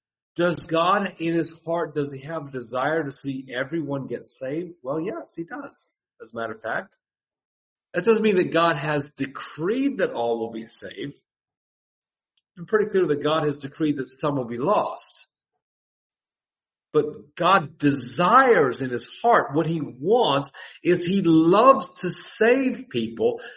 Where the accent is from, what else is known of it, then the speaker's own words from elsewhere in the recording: Miami, Florida, United States; also born or lived in Fort Lauderdale, United States; Now, I'm from Florida. You know this. I grew up on the beaches in Miami and Fort Lauderdale. I was in and out of the water all the time when I was a kid.